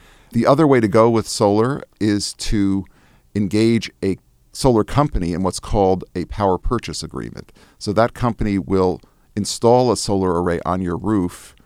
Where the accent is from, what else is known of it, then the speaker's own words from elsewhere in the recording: Massachusetts, United States; Interestingly, Massachusetts, my home state, has installed about 850 megawatts of solar capacity.